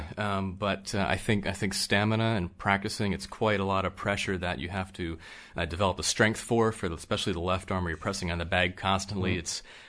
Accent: Baltimore, Maryland, United States; I think as I was a kid growing up in Baltimore, my parents would take me to Irish festivals in Baltimore and D.C.

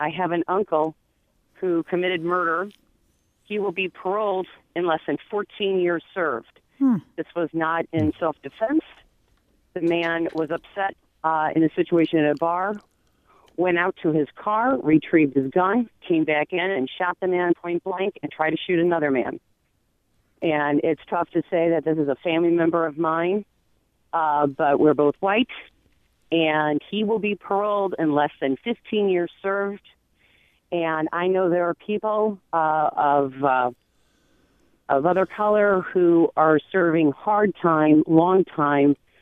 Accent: St. Louis, Missouri, United States; also born or lived in Chicago; And I am a white person growing up in West County, but my eyes were wide open working in Chicago for many years. And coming back to St. Louis, which I love

